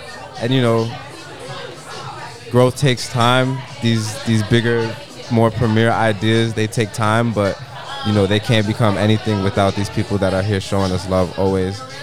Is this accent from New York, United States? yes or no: yes; New York, United States; I'll preface it that I'm from Rockham, so whatever. Being from New York to me, I mean, it means a lot.